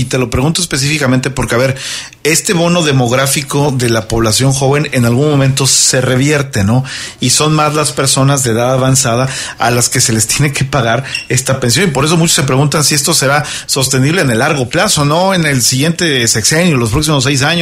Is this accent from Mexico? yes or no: yes; Mexico; Es parte, creo que también, de esa cultura financiera en la cual seguimos careciendo mucho como mexicanos.